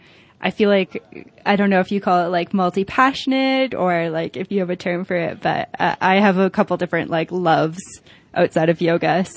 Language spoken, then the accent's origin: English; Alberta, Canada; there's actually a physio clinic in my hometown in Alberta